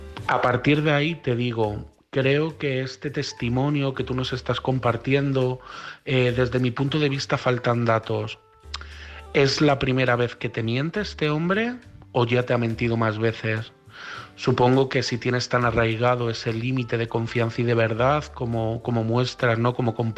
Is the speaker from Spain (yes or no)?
yes; Madrid, Community of Madrid, Spain; de Madrid y me gustaría opinar